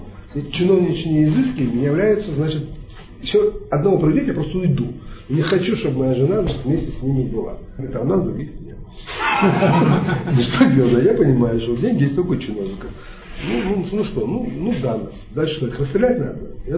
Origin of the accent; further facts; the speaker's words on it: Baku, Azerbaijan; оказалось, что не бакинцы там, а мы тоже из Баку